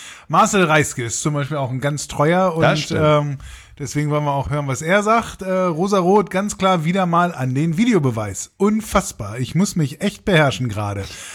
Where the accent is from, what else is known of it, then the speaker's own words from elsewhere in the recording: Dortmund, North Rhine-Westphalia, Germany; da muss man als Dortmunder mal ein bisschen gegen die Schalker bashen.